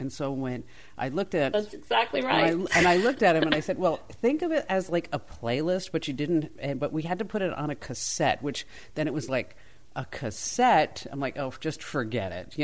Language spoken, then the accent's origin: English; New Jersey, United States; I grew up in New Jersey